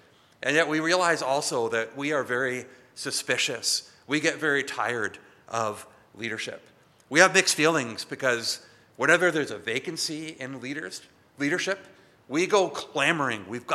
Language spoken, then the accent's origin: English; Canada; We're Canadian, we're a little bit suspicious of leadership.